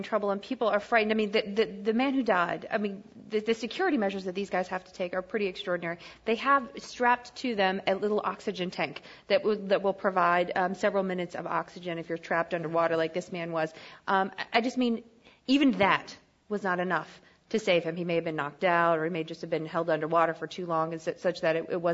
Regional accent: Georgia, United States; I'd say this because I'm from Georgia and I don't know much about yachts.

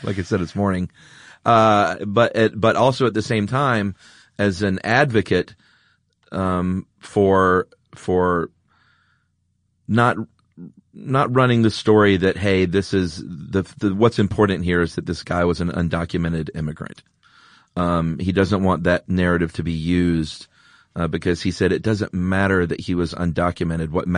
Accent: Redan, Georgia, United States; There's also Panola Mountain, which is out toward where I grew up in Redan, suburban DeKalb County.

